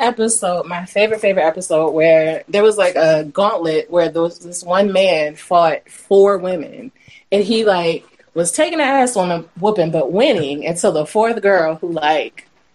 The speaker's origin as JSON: {"language": "English", "region": "New Mexico", "country": "United States", "said": "I'm from Nuevo Mexico, so you know I can like fake it a little bit, just a little bit."}